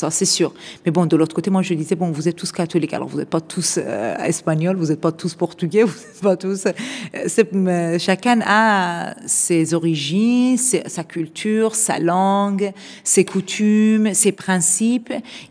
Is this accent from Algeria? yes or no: no; southwest, Iran; French is a second language; je viens du sud d'Iran, sud-ouest, et c'est côté Irak, c'est la région de pétrole, la région de guerre et la région de problèmes.